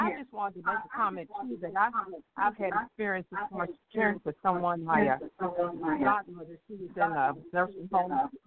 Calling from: Kentucky, United States; from Kentucky.

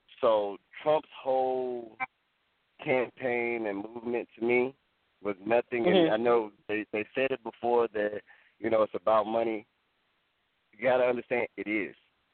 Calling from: Atlanta, Georgia, United States; Yeah, in Atlanta.

